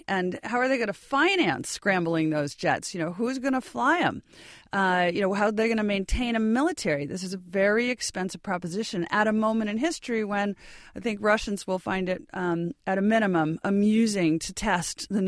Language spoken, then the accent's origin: English; Maryland, United States; And my home state of Maryland has a conversation about splitting in half.